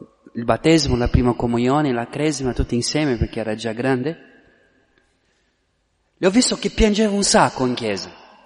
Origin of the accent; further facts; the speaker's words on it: Brazil; Italian is a second language; sono brasiliano